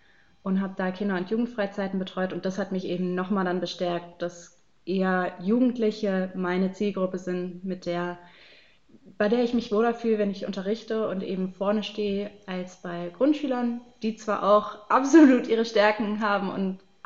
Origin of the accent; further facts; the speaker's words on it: Baden-Württemberg, Germany; ich komme aus Baden-Württemberg